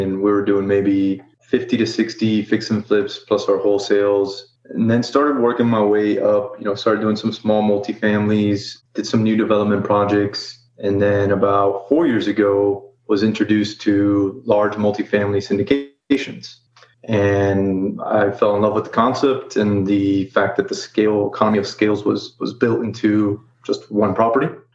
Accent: Florida, United States; I am originally from South Florida and studied to be an electrical engineer.

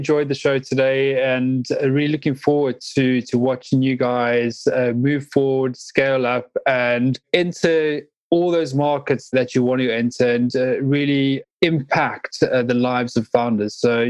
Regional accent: South Africa; I grew up in South Africa, and I had the privilege of meeting

